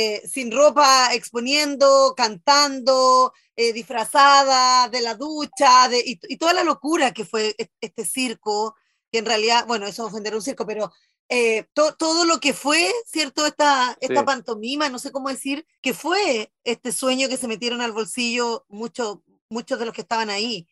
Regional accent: Chile

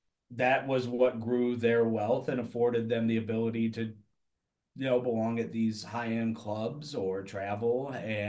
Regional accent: Valparaiso, Indiana, United States; And I'm from Valparaiso, Indiana, which is about a 35, 40-minute drive from there.

